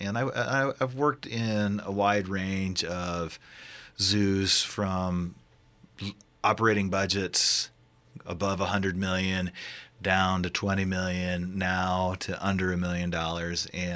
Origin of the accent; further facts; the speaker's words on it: Iowa, United States; now in Idaho, United States; I grew up in the other Iowa state where we grow corn, not potatoes. And I'm from Iowa, and I grew up on a farm.